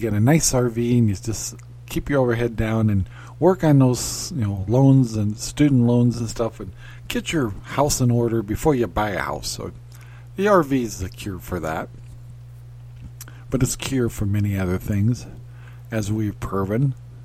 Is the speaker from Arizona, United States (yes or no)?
yes; Arizona, United States; I miss, well, I'm from Arizona, so I don't have to worry about heating, but I don't like the fact that I have to depend on propane.